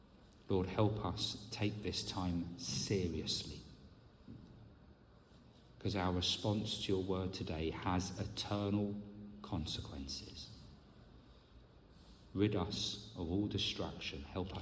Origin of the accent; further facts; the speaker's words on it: Wales, United Kingdom; I come with good news from Wales.